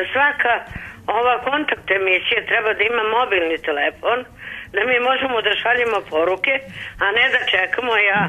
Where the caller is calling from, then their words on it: Zemun, Belgrade, Serbia; Ne, ja sam iz Zemuna, dobar dan.